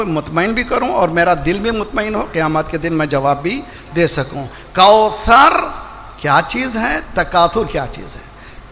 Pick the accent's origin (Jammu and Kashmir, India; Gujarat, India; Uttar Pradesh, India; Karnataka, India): Karnataka, India; Alipur; مشہد سے میرا وطن بہت دور ہے, ساؤتھ انڈیا, بینگلور, بینگلور سے بہت دور علی پور, ایک چھوٹا سا دیہات ہے, 20,000 سادات کی بستی ہے.